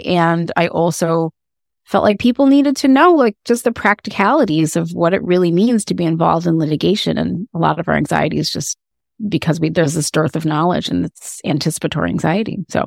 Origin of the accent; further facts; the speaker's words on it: Rhode Island, United States; And I'm from Rhode Island, and it was just very, very slow process.